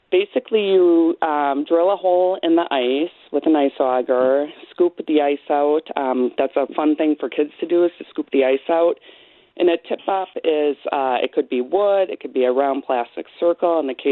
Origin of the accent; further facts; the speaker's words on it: Wisconsin, United States; And I grew up on Nagawicca Lake in Waukesha County